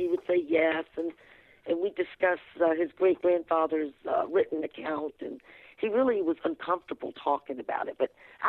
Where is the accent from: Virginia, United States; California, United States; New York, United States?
Virginia, United States; Fredericksburg; I was born and raised in Fredericksburg, Virginia.